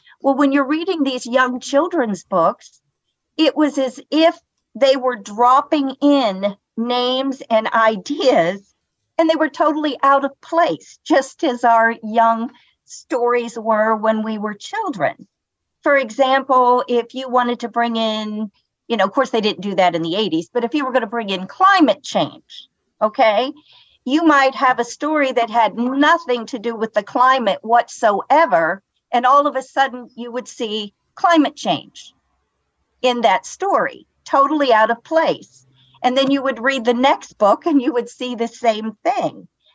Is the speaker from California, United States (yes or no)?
no; West Virginia, United States; accent: West Virginia; Okay, well, I have a West Virginia accent